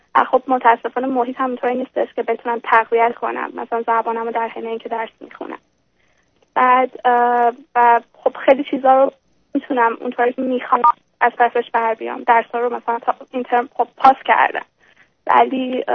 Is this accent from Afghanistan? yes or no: no; Iran; moved away as an adult; now in Europe; من 25 سالمه و حدود 5 ماه پیش از ایران اومدم اروپا برای ادامه تحصیل. لیسانس هم توی ایران گرفتم،